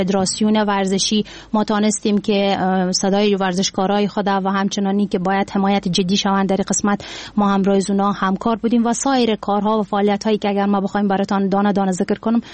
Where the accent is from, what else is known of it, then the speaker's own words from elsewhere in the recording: Farah, Afghanistan; در ابتدا ما از ولایت فرا هستم